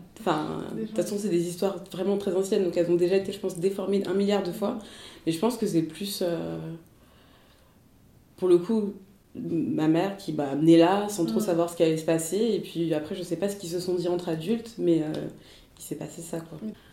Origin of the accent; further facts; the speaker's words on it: Cameroon; born there; je suis née en 90 au Cameroun, de deux parents en fait camerounais